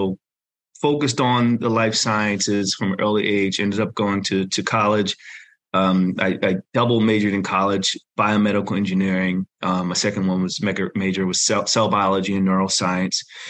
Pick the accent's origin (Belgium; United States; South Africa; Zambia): United States; New Jersey; now in Princeton, United States; I was for the most part born and raised in South Jersey. I live in Princeton, which is Central Jersey. So it's a beautiful state. It's the Garden State.